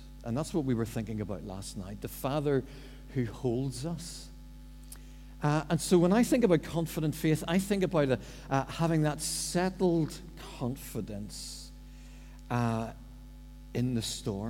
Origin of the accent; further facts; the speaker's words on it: Lisburn, Northern Ireland, United Kingdom; I grew up in Lisburn